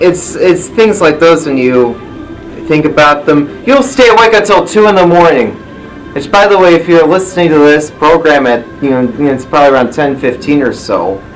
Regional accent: France; We are from France.

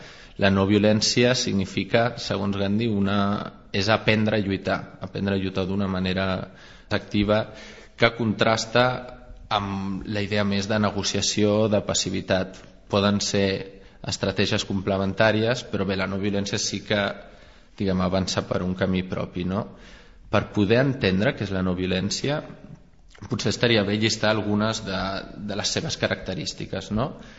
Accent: Catalonia, Spain; jo crec que com a catalans ens hem de sentir orgullosos

